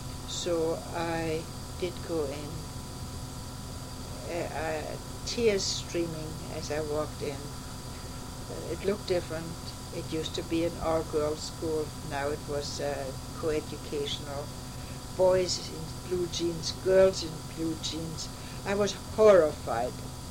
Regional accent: Germany; English is a second language; growing up in Germany under Hitler as a Jew.

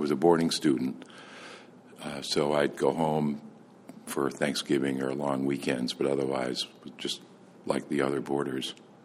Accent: Wellesley, Massachusetts, United States; I was born in Boston and raised in Wellesley, Massachusetts. Went to elementary school, junior high school, and started high school there in Wellesley.

